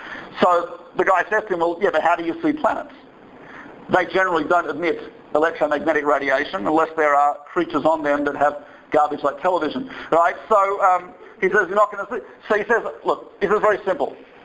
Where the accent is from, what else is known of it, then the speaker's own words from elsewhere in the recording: Australia; I'm from Australia, as you may hear from the accent, which is, I believe, also south of the Mason-Dixon line